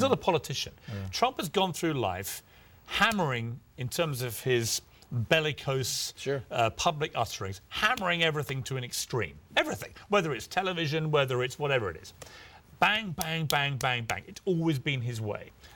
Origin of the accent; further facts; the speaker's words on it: United Kingdom; But I can't vote. I'm a British guy.